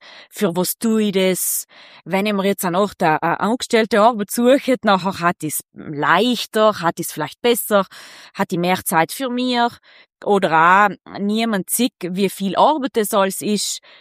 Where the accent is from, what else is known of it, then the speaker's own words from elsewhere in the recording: Ulten, Trentino-Alto Adige, Italy; ich komme aus Ulten, ich bin zusammen von kleinen Bergbauernhof aufgewachsen.